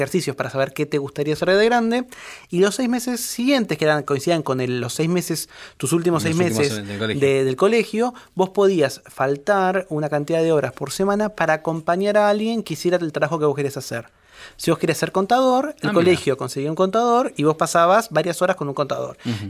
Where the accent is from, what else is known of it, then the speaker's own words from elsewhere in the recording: Campana, Buenos Aires Province, Argentina; yo soy de la provincia de Buenos Aires, y en esa época había de Campana. Soy de Campana.